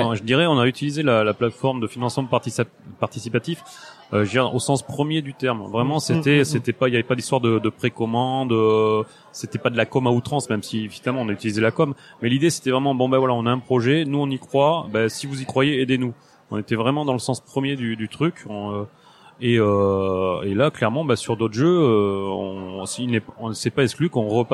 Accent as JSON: {"language": "French", "region": "Nouvelle-Aquitaine", "country": "France", "said": "on vient du Périgord, hein, il y a pas grand chose qui nous fait peur."}